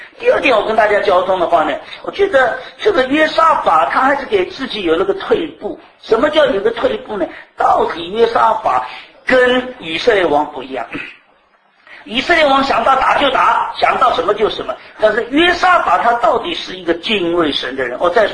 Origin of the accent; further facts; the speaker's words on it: China; 这个结亲按照我中国人的想法